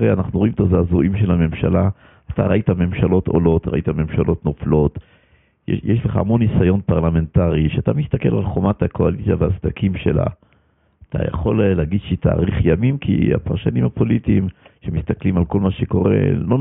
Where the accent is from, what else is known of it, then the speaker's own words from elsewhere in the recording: Jerusalem, Jerusalem District, Israel; אני ירושלמי